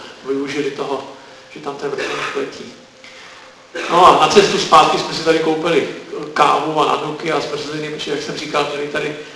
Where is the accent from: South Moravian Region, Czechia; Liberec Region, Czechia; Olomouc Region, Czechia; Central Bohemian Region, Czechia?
Liberec Region, Czechia; Jablonec nad Nisou; na poměry u nás, já jsem z Jablonce, že jo, tak u nás